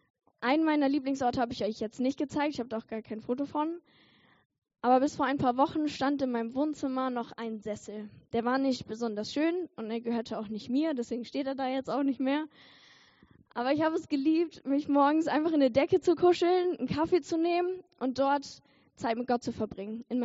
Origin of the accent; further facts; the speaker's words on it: Lower Saxony, Germany; also ich komme aus Ostfriesland, also schon so ein bisschen von der Nordsee